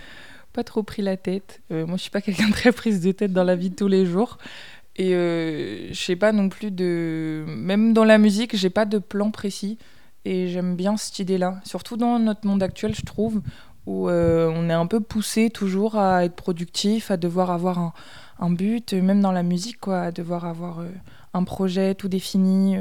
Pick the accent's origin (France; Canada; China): France; Poitiers, Nouvelle-Aquitaine; moi je viens de Poitiers